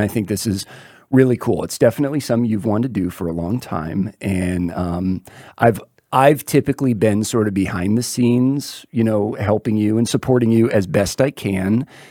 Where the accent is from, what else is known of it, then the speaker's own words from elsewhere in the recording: Vero Beach, Florida, United States; also born or lived in Detroit; Oh, so originally I'm from Detroit. Was born there, moved to Florida when I was about 12. So I say that I'm from Florida just because the majority of my adolescence was me growing up in little, sleepy Vero Beach, Florida